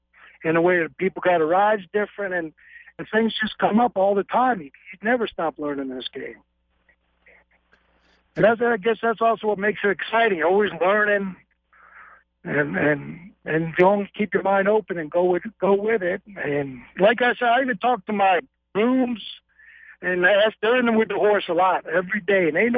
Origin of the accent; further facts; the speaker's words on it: New Jersey, United States; Even when I lived up north, I come from South Jersey.